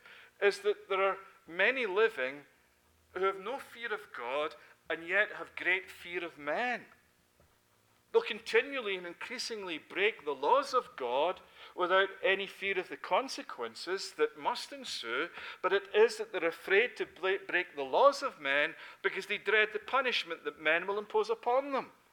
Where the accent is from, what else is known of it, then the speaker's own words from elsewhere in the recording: Scotland, United Kingdom; they say, "You're Scottish," or mostly they say, "You're Irish." And I'm going to say to them, "No, I'm Scottish.